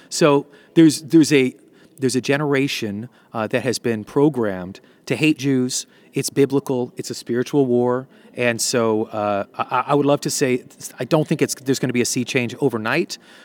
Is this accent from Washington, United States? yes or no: no; California, United States; I came from California, so I pay close attention to California.